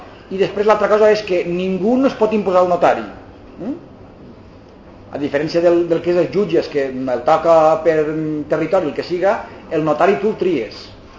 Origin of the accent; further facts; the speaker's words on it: Alcoy, Valencian Community, Spain; Si així jo soc d'Alcoi, puc demanar que em posen Alcoi amb la I llatina